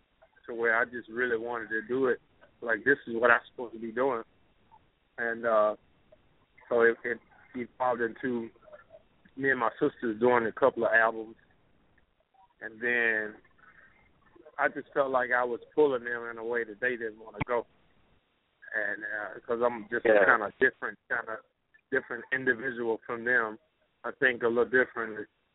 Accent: Cortland, Alabama, United States; Well, I'm from Cortland, Alabama, a little small town. I was born in Cortland

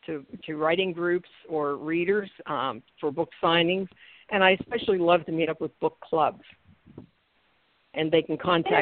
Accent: Brownsville, Pennsylvania, United States; It's a little town called Brownsville. And I rarely find people who know it. In the southwestern corner of the state between West Virginia and Maryland, down in that corner.

